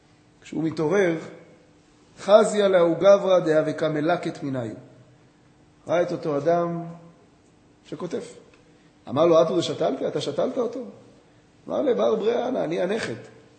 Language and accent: Hebrew; Bat Yam, Tel Aviv District, Israel; אני גדלתי בבת ים ליד רחוב כזה.